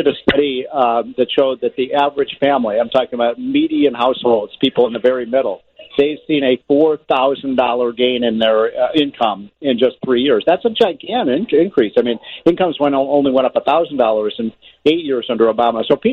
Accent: Chicago, Illinois, United States; But, you know, I grew up in Illinois. As you know, I'm a Chicago boy.

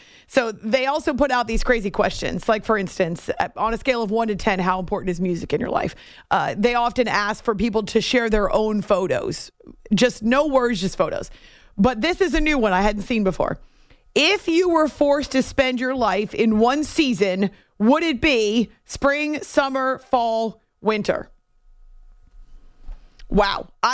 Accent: Northeast, United States; now in New Jersey, United States; I didn't grow up in the New York area, but I grew up in the Northeast. And I know that since I moved to New Jersey to work here at the network

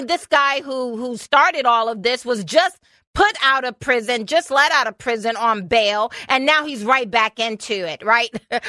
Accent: United States; Bear with me, y'all. I'm American.

